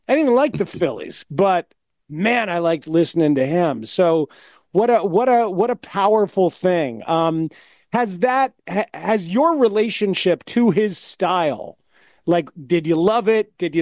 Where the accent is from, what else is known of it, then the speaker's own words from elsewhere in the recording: New Jersey, United States; I was a kid growing up in Jersey listening to 1210 WCIU